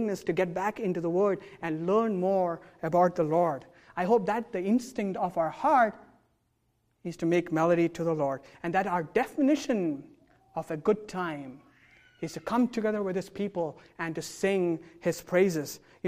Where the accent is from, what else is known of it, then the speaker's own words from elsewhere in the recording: India; Now, I grew up in India